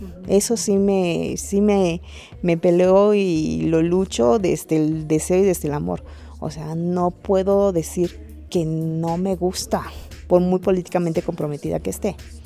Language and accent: Spanish; Mérida, Yucatán, Mexico; soy de Mérida, Yucatán, sí.